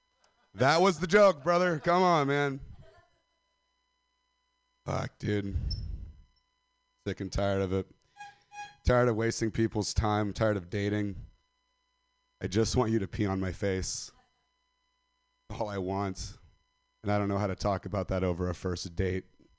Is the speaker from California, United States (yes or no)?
yes; Stockton, California, United States; I am from Stockton. A lot of people don't know where Stockton is.